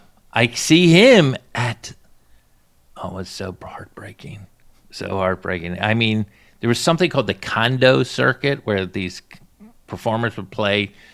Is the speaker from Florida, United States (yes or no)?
yes; Plantation, Florida, United States; I went to South Plantation High School. I'm from Plantation, Florida. I'm from the less progressive part of Plantation. I'm from the south part of a place called Plantation.